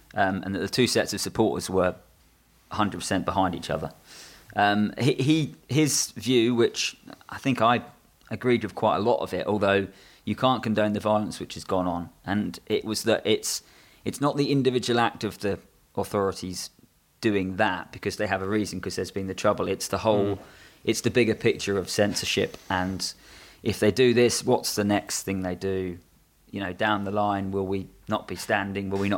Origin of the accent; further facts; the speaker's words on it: England, United Kingdom; Even though we're English and we're in Bochum